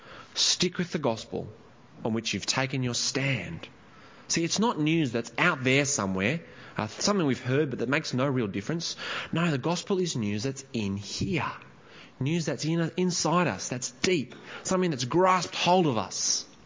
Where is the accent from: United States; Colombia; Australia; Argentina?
Australia; Armidale, New South Wales; As a young man growing up in Armidale, I was pretty much able to predict what the weather would do each day